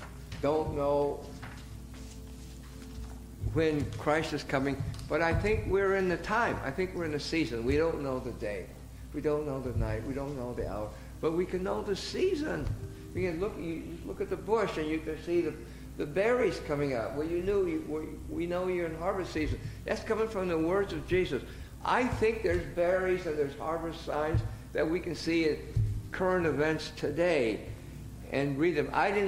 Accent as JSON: {"language": "English", "region": "Iowa", "country": "United States", "tie": "born or raised there", "said": "dinky is a word I got from Iowa. I grew up in Iowa."}